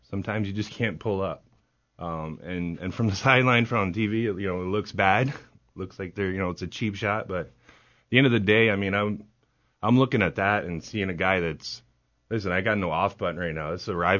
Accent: Canada; Listen, I'm not going to put anybody on blast, especially being Canadian.

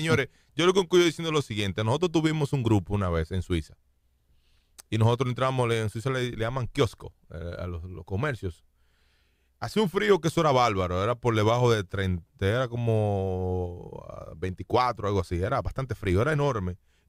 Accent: Dominican Republic; nosotros somos República Dominicana

